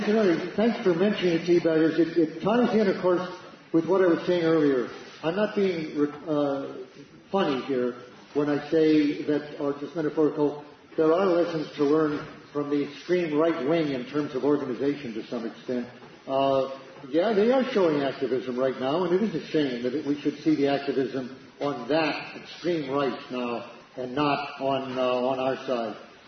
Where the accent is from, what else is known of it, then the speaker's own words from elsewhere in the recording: Detroit, Michigan, United States; My memory, I grew up in Detroit, you know